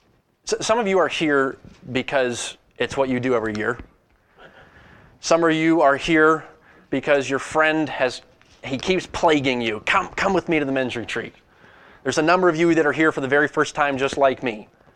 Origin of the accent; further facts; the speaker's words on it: New England, United States; I grew up in New England, so I'm from the East Coast